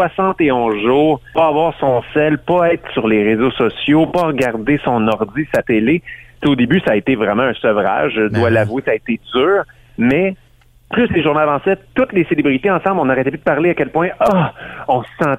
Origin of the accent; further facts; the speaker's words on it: Saint-Jean-sur-Richelieu, Quebec, Canada; ben moi, je viens de Saint-Jean-sur-Richelieu. J'ai vécu le grand verglas, donc j'ai pas peur.